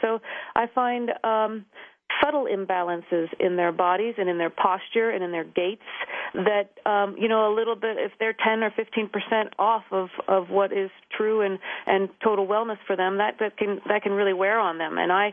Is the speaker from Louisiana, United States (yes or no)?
no; Pennsylvania, United States; I grew up in Pennsylvania, and I always wanted to be a veterinarian.